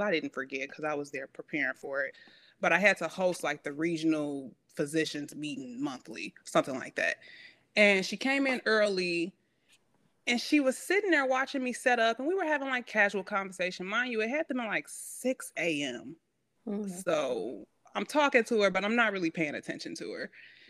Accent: Chicago, Illinois, United States; I'm from Englewood, Chicago. So most of the work that I've done in my healthcare career being in Chicago has been in that neighborhood.

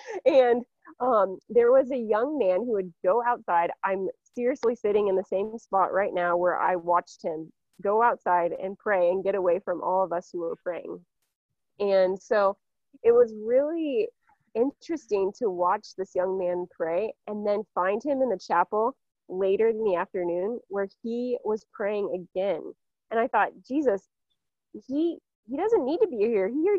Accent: Nebraska, United States; So anyways, I am originally from Nebraska, and I joined a community after I went to college at Benedictine

